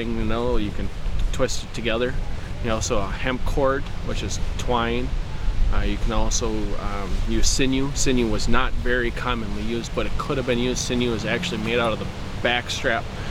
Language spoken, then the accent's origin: English; Coon Rapids, Minnesota, United States; I'm from Coon Rapids, Minnesota.